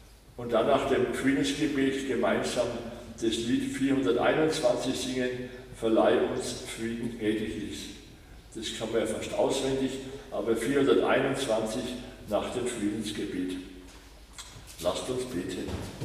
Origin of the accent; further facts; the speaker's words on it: Muhr am See, Bavaria, Germany; Ich bin Pfarrer in Ruhestand, wohne in Mur am See, denn ich bin gebürtiger Murer und war 35 Jahre Pfarrer in Weilingen am Hesselberg.